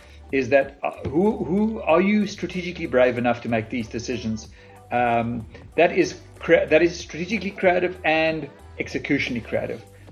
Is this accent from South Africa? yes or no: yes; Bloemfontein, Free State, South Africa; For me, I think growing up in Bloemfontein was actually a privilege. I think, first of all, you grow up in a very, I think the Free State at the time was still a little bit innocent in a way.